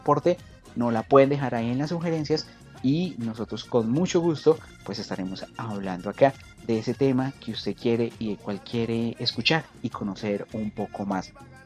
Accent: Colombia; El apoyo y la unión de nosotros como pueblo colombiano

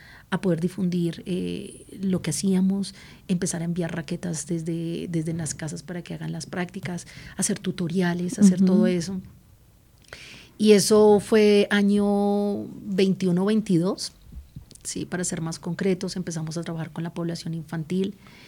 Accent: Colombia; Pues como buen colombiano creativo

